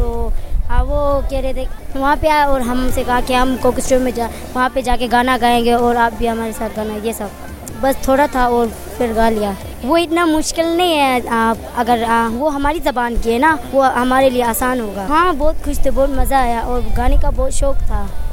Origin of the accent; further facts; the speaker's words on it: Kalash Valley, Khyber Pakhtunkhwa, Pakistan; اور میں وادی کلاس سے تعلق رکھتی ہوں.